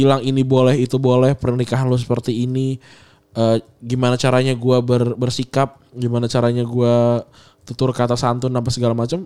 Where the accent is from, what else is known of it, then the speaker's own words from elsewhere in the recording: Jakarta, Indonesia; Gue lahir di Jakarta, bokap gue dari umur 17 tahun udah di Jakarta gitu. Ya kita keluarga metropolitan aja gitu